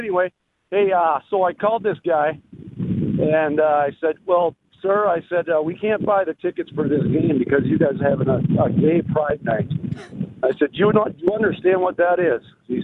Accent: Minneapolis, Minnesota, United States; Well, I'm from Minneapolis.

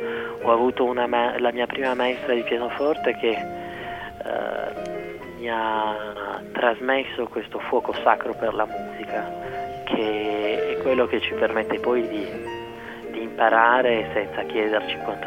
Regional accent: Sardinia, Italy; also born or lived in Paris, France / Rome; Io vengo dalla Sardegna, per cui è un modo di fare che è molto simile al nostro.

